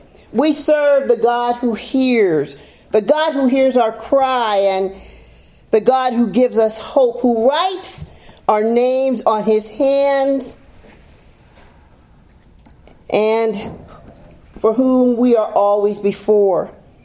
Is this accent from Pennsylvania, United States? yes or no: yes; Greensburg, Pennsylvania, United States; I grew up in Antioch Baptist Church in Greensburg, Pennsylvania.